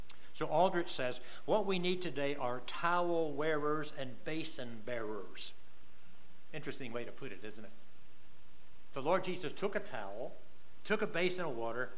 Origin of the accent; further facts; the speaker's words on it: North Carolina, United States; I was raised in the South, up in North Carolina, in the public school system.